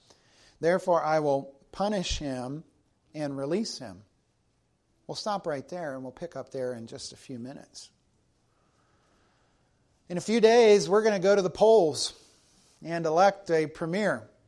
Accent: South Carolina, United States; We have a wonderful senator from my home state of South Carolina

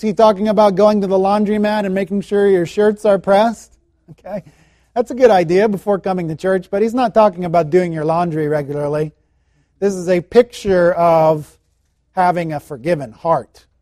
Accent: United States; now in Calgary, Canada; Calgary has a lot of dogs compared to where I grew up in the States.

